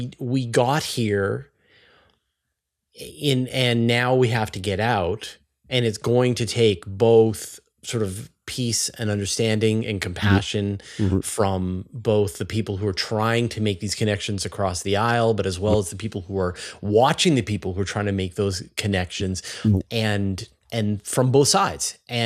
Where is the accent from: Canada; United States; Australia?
Canada; as a Canadian during that period, we were instrumental in helping sort of give people who were on their way to the US land in Newfoundland.